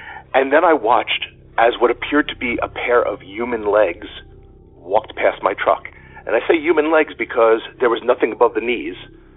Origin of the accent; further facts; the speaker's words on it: New Jersey, United States; from New Jersey